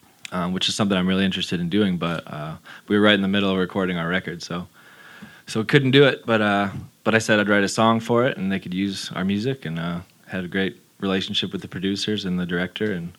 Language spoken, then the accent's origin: English; Michigan, United States; Yeah, a lot of my childhood, and we're from Michigan originally.